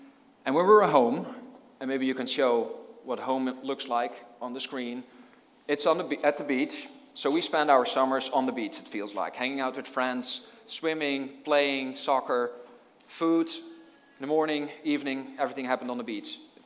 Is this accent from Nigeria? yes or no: no; Netherlands; growing up in the Netherlands